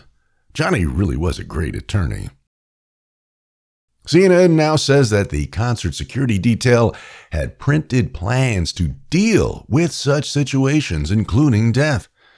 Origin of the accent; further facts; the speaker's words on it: New York, United States; As a kid growing up in New York, I was sometimes invited to join friends in Times Square for the annual New Year's Eve shit show.